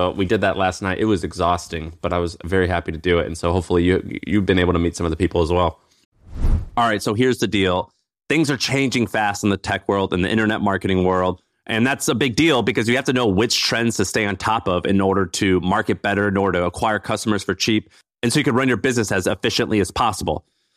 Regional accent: Tennessee, United States; accent: twang; I had a little bit of a twang, you know, and people would kind of tease me. And I told them I'm from Tennessee

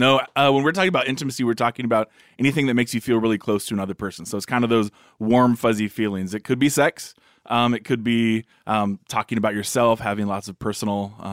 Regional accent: California, United States; Well, you know, growing up in California.

